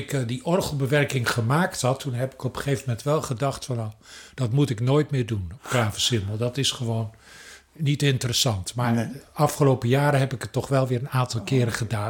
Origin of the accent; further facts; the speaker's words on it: Hilversum, North Holland, Netherlands; ja, nou, ik kom uit Hilversum.